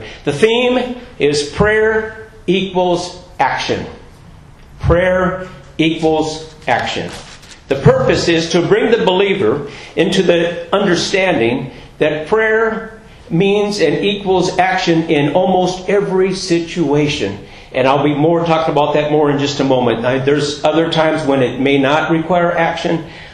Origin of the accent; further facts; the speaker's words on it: Oceanside, California, United States; also born or lived in Carlsbad; now in Tucson, United States; I grew up in Southern California. Oceanside, Carlsbad are the places that I remember the most.